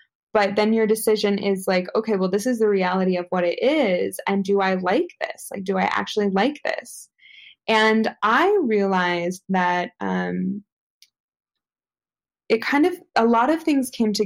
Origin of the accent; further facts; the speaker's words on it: New York, United States; moved away; Like, I can't, you know, I was born in New York. I never thought I was going to leave.